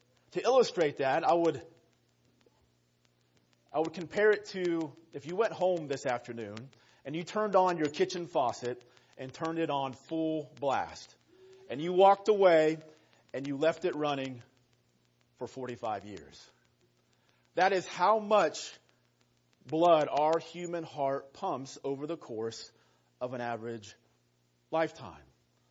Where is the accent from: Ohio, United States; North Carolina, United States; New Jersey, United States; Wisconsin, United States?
Ohio, United States; Dayton; moved away as an adult; now in Chesapeake, United States; I'm from the Chesapeake, Virginia area, born and raised in Dayton, and we made the move to Virginia about 4.5 years ago.